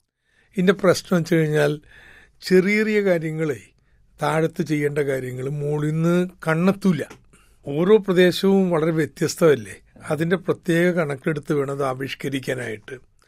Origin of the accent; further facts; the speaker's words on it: Kottappuram, Kerala, India; ഞാൻ ജനിച്ചത് കോട്ടപ്പുറത്താണ്. എൻ്റെ അമ്മയുടെ വീട് കോട്ടപ്പുറത്താണ്. കോട്ടപ്പുറം കോട്ടയുടെ തൊട്ടിപ്പുറത്താ എൻ്റെ വീടുണ്ടായിരുന്നത്. ഞങ്ങളെ കോട്ടയക്കാരനെ വിളിക്കാം.